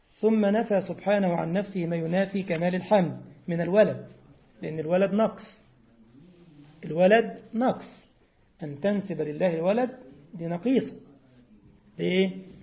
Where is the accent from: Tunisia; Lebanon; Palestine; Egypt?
Egypt; يعني كان يقولوها دعابة كده عندنا في مصر في وجه إبلي. واحد بيقول له واحد من وجه إبلي بلدياتنا